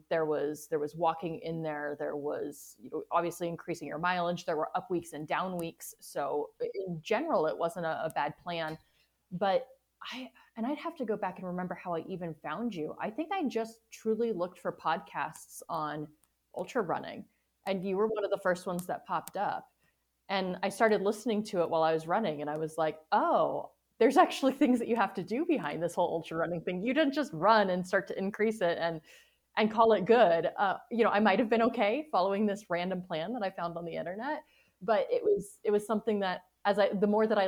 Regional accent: Arizona, United States; And I grew up in Arizona, so I knew where it was.

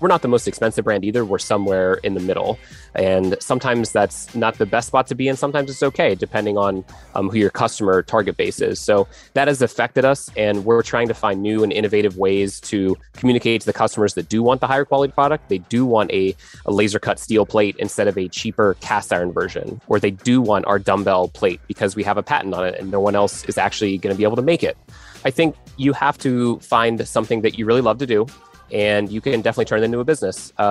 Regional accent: Pennsylvania, United States; I am from Pennsylvania

